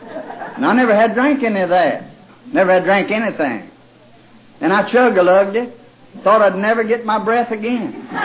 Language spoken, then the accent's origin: English; Arkansas, United States; I come from Arkansas by request. And that lets you know the kind of guy I am. Because they're still trying to get folks to come down there. And I was born there. That is my home.